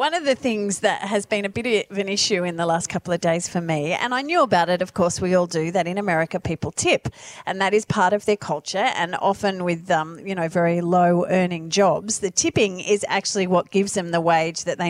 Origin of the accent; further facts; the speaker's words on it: Australia; We're Australian. This is not part of our culture.